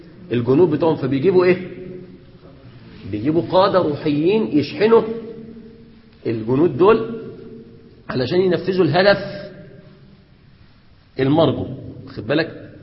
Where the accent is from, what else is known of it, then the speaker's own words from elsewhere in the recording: Egypt; عندنا في مصر العمل عبادة